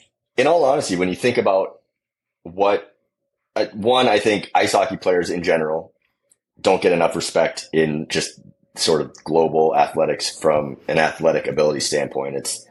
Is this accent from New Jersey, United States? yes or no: no; Seattle, Washington, United States; also born or lived in Vancouver, Canada; And, you know, I grew up in Seattle, Washington, which, you know, wasn't necessarily a hockey hotbed, but almost all of my minor hockey experience was in British Columbia.